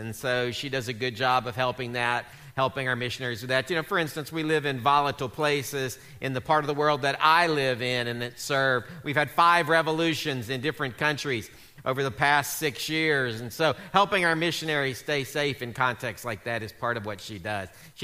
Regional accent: the South, United States; I know it's cold outside, but, well, actually, it's not cold for you guys. I'm from the South. It's cold.

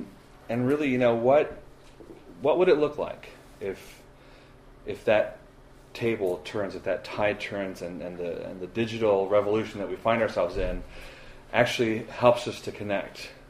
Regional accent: Costa Rica; now in Pennsylvania, United States; I grew up in Costa Rica, so I was a missionary kid. My parents were there for 18 years, and my sister and I were born there. And been in Pennsylvania now for 13 years

